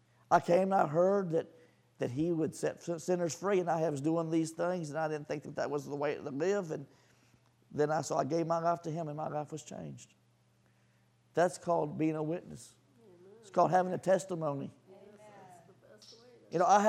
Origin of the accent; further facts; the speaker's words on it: Texas, United States; When I was a child, I lived in Texas. I was originally from Texas. My grandmother lived in Azle.